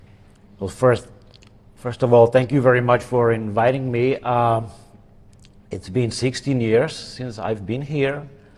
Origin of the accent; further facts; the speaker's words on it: Czechia; born there; English is a second language; I was born in Czechoslovakia, unfortunately, to the period of communism, which started there a few years after the Second World War.